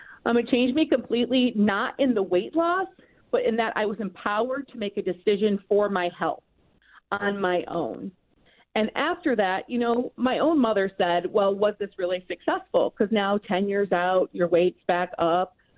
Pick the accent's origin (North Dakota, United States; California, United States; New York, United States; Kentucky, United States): New York, United States; Rochester; I grew up in Rochester, lifelong Rochester resident.